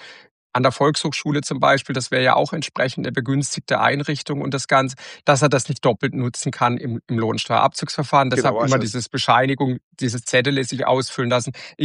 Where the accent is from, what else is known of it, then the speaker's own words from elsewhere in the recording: Karlsruhe, Baden-Württemberg, Germany; als Karlsruher